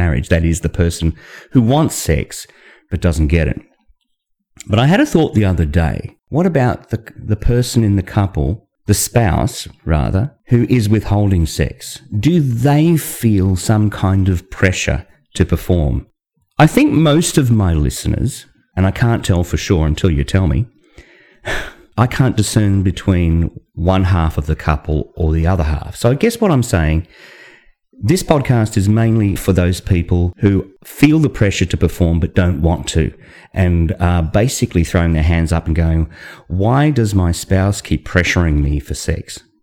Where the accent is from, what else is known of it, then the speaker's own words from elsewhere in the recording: Western Australia, Australia; author, calling to you all the way from the Dirty Rabbit Hole podcast in Western Australia. Yep, that's where this accent comes from. I'm an Australian